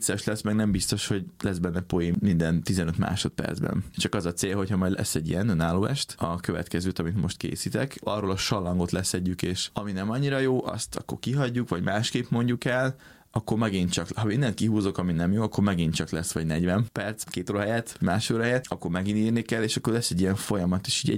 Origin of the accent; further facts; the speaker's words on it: Debrecen, Hajdú-Bihar, Hungary; az iskolába járáshoz, ami véletlenül Debrecenben történt, mert onnan származom.